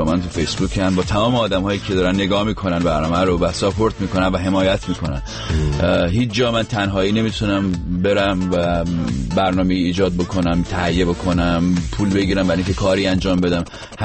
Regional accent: Rasht, Gilan, Iran

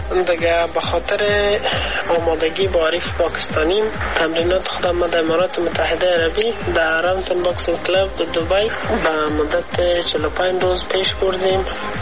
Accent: Afghanistan

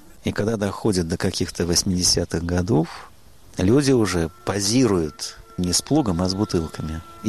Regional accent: Saint Petersburg, Russia; Хотя жена у меня из Москвы, а сам я из Питера. Я как-то ощущаю себя все-таки петербургским человеком, живущим в деревне.

